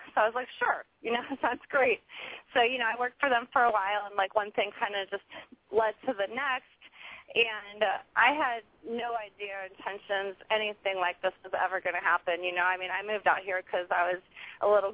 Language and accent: English; St. Louis, Missouri, United States; now in Los Angeles, United States; I actually just celebrated my 10-year anniversary here in L.A. last month. So I am from St. Louis, Missouri, and I'm out here living the dream.